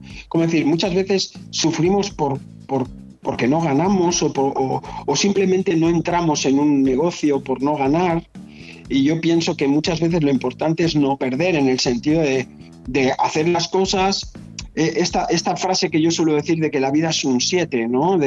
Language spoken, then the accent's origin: Spanish; Barcelona, Catalonia, Spain; en mi barrio, donde yo nací, cayó un meteorito en mi infancia, en los años finales de los 60.